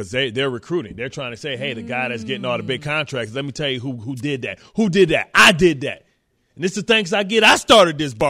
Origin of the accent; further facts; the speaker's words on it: Detroit, Michigan, United States; Just so you know, I'm from Detroit.